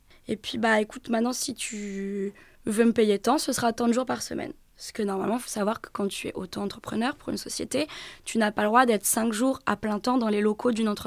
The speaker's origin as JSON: {"language": "French", "region": "Brittany", "country": "France", "said": "Notamment pouvoir rentrer des fois en week-end chez moi en Bretagne."}